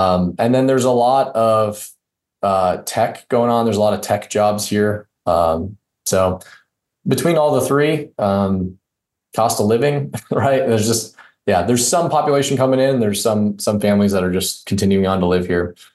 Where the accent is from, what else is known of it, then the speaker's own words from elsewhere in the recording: Severance, Colorado, United States; now in Omaha, United States; So I grew up in the Fort Collins area in a little town called Severance, but it's located really close to Fort Collins.